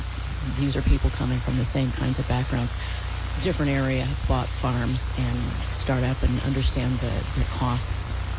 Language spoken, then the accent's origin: English; Indianapolis, Indiana, United States; I'm from Indianapolis, like everyone else from somewhere else, and my husband and I found our vineyard for sale on the internet, so we knew no one here in Southern Oregon.